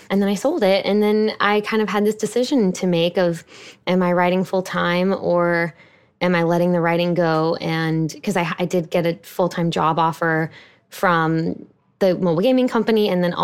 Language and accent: English; Houston, Texas, United States; I live in my hometown of Houston, Texas, and my office is on the first floor